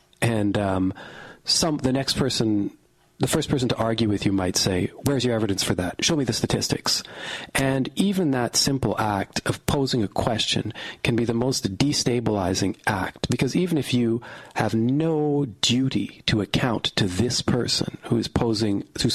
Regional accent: Western Canada, Canada; I grew up in Western Canada.

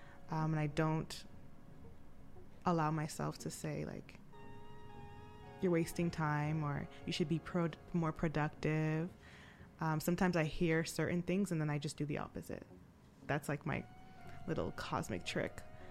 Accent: Jamaica; As a Jamaican, everything is drink tea, drink tea, drink tea.

